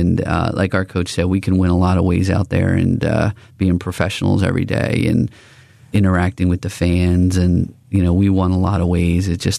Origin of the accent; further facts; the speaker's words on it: Philadelphia, Pennsylvania, United States; Again, I'm from Northeast Philadelphia. I played Division II basketball.